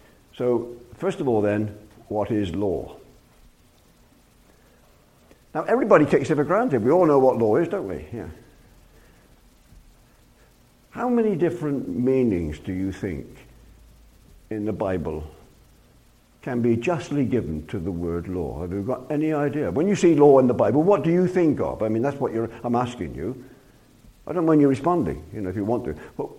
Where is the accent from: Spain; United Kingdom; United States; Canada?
United Kingdom; England; born there; I was born in England.